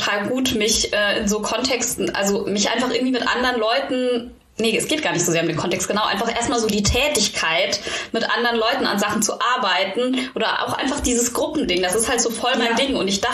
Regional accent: Germany; Ich bin ja Deutsche

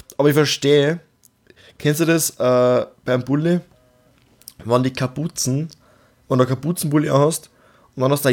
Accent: Austria; Nein, wir sind Österreicher

